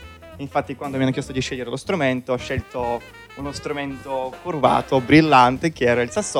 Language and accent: Italian; Moscow, Russia; now in Palermo, Italy; Allora, sono di Mosca.